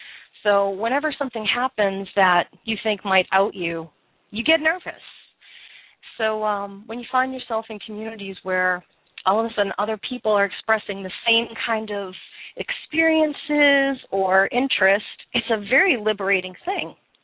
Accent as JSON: {"language": "English", "town": "Boston", "region": "Massachusetts", "country": "United States", "said": "You know, we're from Boston. We're like that. We're a little direct."}